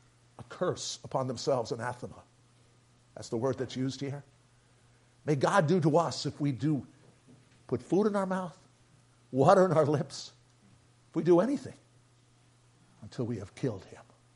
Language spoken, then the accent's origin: English; New York City, New York, United States; I'm only from New York City myself. I should know the buildings.